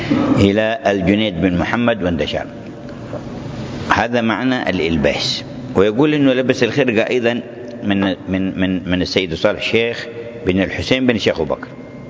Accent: Hadramaut, Yemen; وإليه نسبة الجماعة عندنا في حضرموت ألبا علوي، أقولهم العلويين وألبا علوي نسبة إلى هذا.

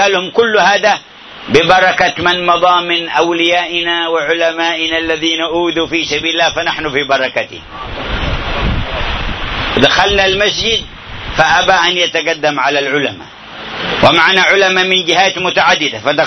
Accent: Hadhramaut, Yemen; قلت له هذا جده عندنا في حضرموت

